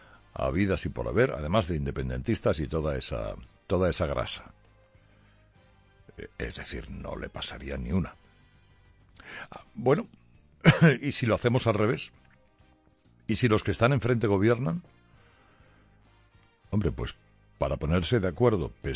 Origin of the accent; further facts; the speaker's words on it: Spain; Somos españoles, o lo que podamos ser cada uno.